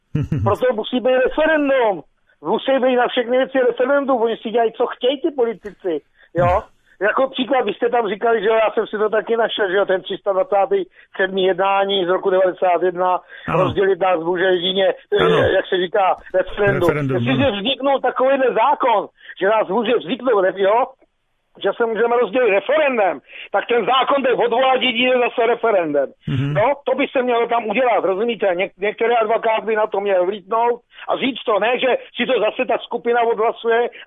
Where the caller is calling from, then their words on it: North Bohemia, Czechia; My jsme tady severočeský kraj, no